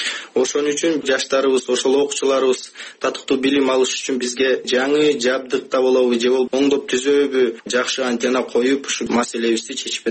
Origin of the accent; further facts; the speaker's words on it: Akkuduk, Naryn Region, Kyrgyzstan; Мен Нарын районуна караштуу Аккудук айылында төрөлгөм, ошол жакта чоңойгом.